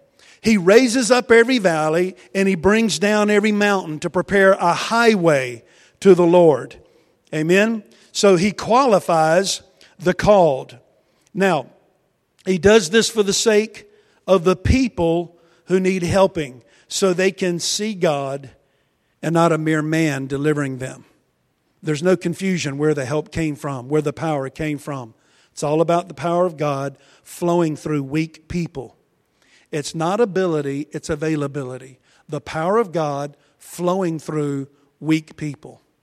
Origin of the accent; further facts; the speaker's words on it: Wilson, United States; that was the size of my hometown, Wilson, when I left for college years ago.